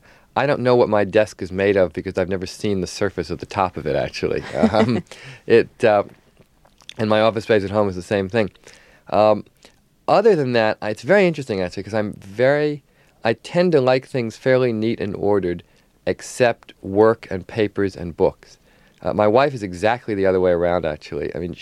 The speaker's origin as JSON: {"language": "English", "region": "New Jersey", "country": "United States", "tie": "born or raised there"}